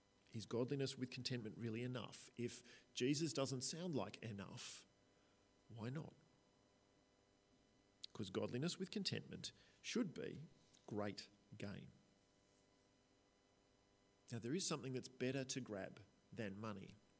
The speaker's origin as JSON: {"language": "English", "country": "Australia", "said": "Now, I'm an Australian, that's hard for me to hear."}